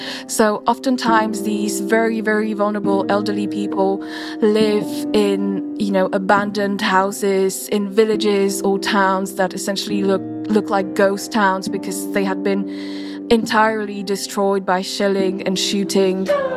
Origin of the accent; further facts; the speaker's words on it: Slovakia; a border town called Uzhgorod, which is very close to the border with my home country, Slovakia.